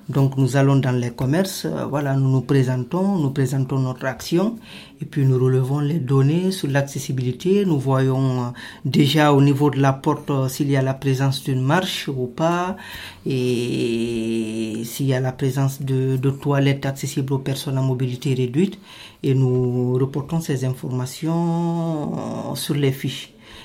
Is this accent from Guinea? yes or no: yes; Guinea; moi je suis d'origine de la Guinée donc et mon pays était touché par Ebola.